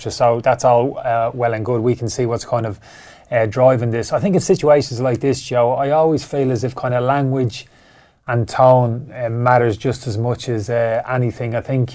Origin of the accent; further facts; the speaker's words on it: Ireland; now in United Kingdom; in terms of my situation being an Irish man